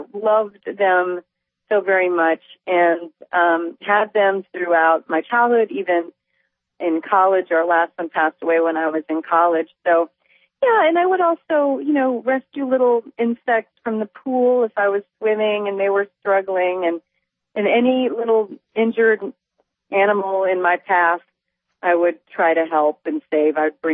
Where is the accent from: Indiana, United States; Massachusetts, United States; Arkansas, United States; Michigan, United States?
Indiana, United States; Well, I grew up in Indiana in the middle of corn country